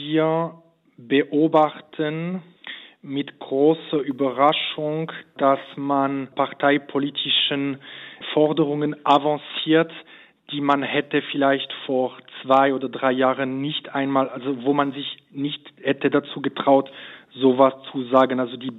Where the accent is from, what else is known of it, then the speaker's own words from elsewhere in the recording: Switzerland; also ich bin Schweizer und als Schweizer weiß ich sehr, um die deutsche Kultur zu schätzen.